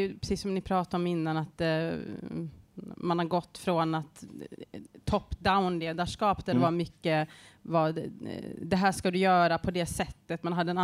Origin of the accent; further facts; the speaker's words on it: Gotland, Sweden; Ja, jag är uppvuxen på Gotland.